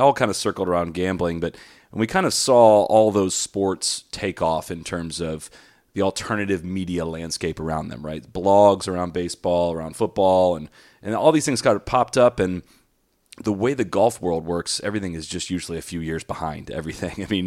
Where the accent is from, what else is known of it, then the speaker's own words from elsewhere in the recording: Dublin, Ohio, United States; now in Jacksonville, United States; I grew up in Dublin, Ohio, just outside of Columbus. I went to Miami University in Ohio.